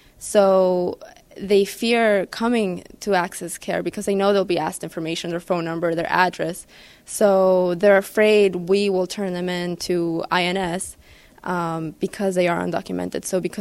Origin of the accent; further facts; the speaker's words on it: Venezuela; I'm from Venezuela. So even within Spanish, there's difficulties.